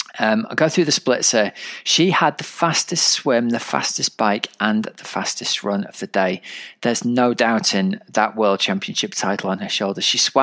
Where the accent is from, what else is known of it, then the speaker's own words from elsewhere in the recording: United Kingdom; as a British person